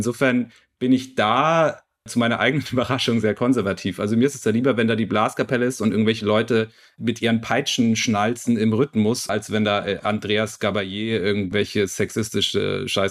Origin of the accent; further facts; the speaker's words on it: Munich, Bavaria, Germany; gerade als Münchner ist man natürlich immer in so einer gewissen Abgrenzung zu so Bayern-Tümelei